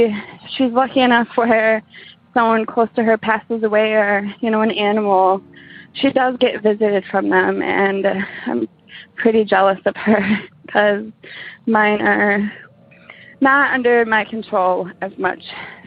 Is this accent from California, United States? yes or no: no; Wisconsin, United States; Hi, guys. … I'm from Wisconsin.